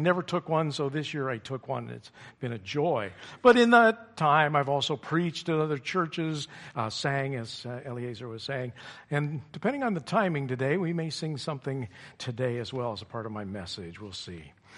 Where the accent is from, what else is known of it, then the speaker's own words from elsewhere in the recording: Pennsylvania, United States; also born or lived in California / Germany / Minnesota / New York; I was in the Army for a while, and I've lived in California. I grew up in Pennsylvania. I lived in Germany while I was in the service.